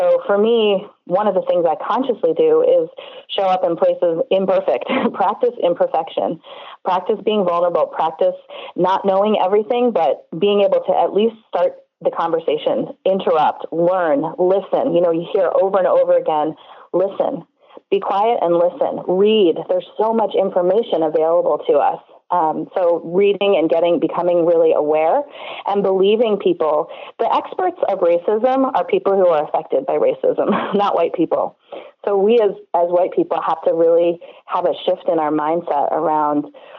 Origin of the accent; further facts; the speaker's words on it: Wisconsin, United States; I was raised in Wisconsin in a small town outside of Milwaukee that was predominantly white